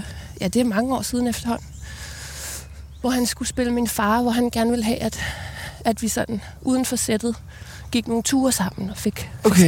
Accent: Copenhagen, Capital Region of Denmark, Denmark; born there; jeg er født på Nyhavn.

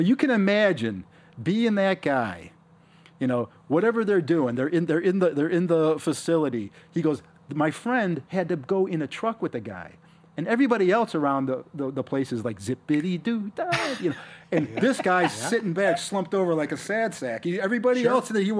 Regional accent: Cleveland, Ohio, United States; you know, where I grew up in Cleveland, I have a friend.

